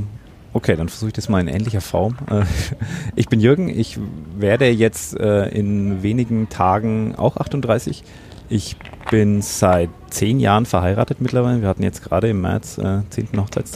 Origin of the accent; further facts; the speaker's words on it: Bavaria, Germany; Nein, ich komme hier aus dem Umland. Also ich wohne tatsächlich in meinem nicht Geburtsdorf. Ich meine, geboren bin ich schon in der nächstgrößeren Stadt. Aber ich habe im Grunde immer hier gewohnt, bis auf mal ein Jahr, wo ich in Erlangen studiert habe.